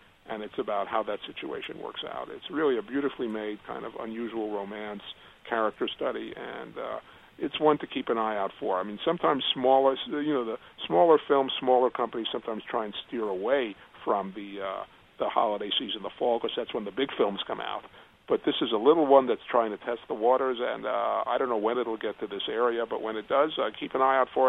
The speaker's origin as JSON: {"language": "English", "region": "New York", "country": "United States", "tie": "born or raised there", "said": "There was a program, I grew up in New York, there was a program called Million Dollar Movie."}